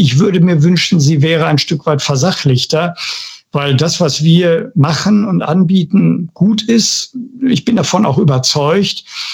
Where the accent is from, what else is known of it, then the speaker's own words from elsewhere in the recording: Bochum, North Rhine-Westphalia, Germany; Ich komme aus dem Ruhrgebiet. Ich bin Bochumer.